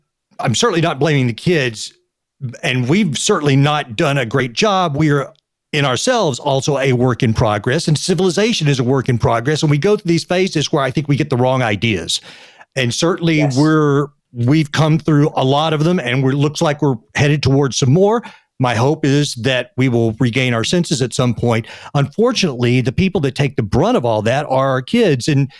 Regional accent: Texas, United States; But you know, I grew up in Texas.

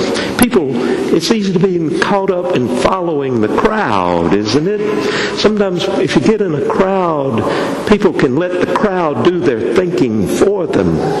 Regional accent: Barnesville, Georgia, United States; It was in my hometown of Barnesville, Georgia, and I was probably 12 or 13 years old

